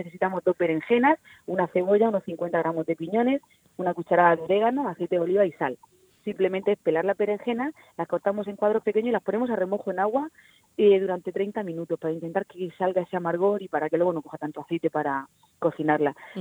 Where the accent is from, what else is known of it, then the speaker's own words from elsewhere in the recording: Region of Murcia, Spain; nuestro particular homenaje de los murcianos como murciana, como buena embajadora murciana